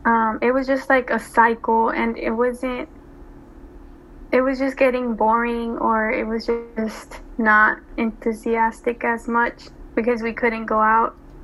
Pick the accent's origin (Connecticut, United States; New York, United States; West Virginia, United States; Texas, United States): Texas, United States; San Antonio; I am from San Antonio, Texas.